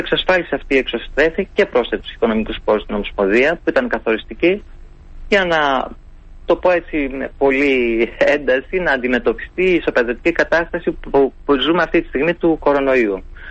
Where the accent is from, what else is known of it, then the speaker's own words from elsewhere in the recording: Trikala, Thessaly, Greece; Είναι από τις πιο όμορφες πόλεις της χώρας. Την αγαπώ πάρα πολύ. Είναι η πατρίδα μου. Εκεί γεννήθηκα, εκεί μεγάλωσα, εκεί ξεκίνησα αθλητισμό. Εκεί είναι το σπίτι μου, ακόμη το πατρικό.